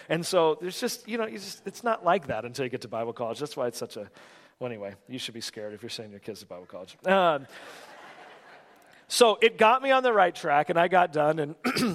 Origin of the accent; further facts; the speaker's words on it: California, United States; now in Gettysburg, United States; I'm from California, don't hold it against me. All three of my kids have a Gettysburg address now, all right, so I'm in. But I grew up there in Central Valley, California